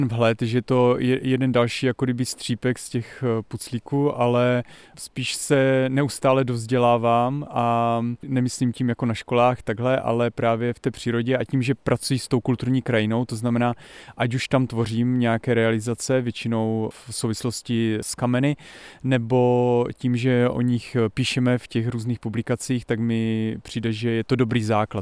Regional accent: Slovakia; now in Czech Republic; já pocházím z Podhor, narodil jsem se pod Tatrami, žiju v horách jako v Jeseníkách

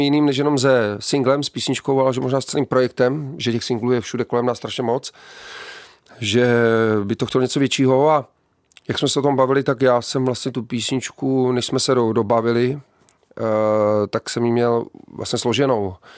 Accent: Šumperk, Olomouc Region, Czechia; To je například, že jak jsme ze Šumperka, takže jedu na rozhovor do Prahy

